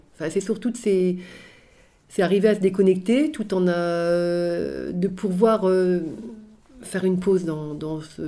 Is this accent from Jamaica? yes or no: no; Lambersart, Hauts-de-France, France; On est tous des Lambersartois et Lambersartoises.